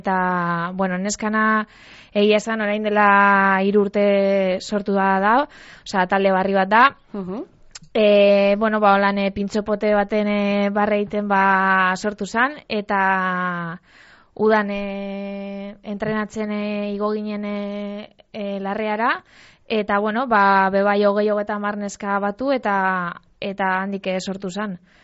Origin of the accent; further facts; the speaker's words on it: Basque Country, Spain; Ni Arratiatik nator